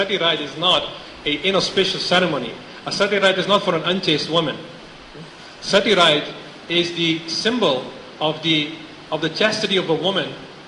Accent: Netherlands; English is a second language; If you just talk about general people in the West, I'm from Holland.

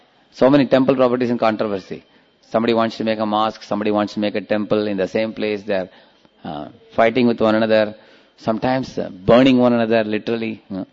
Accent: South India, India; English is a second language; because I hail from South India

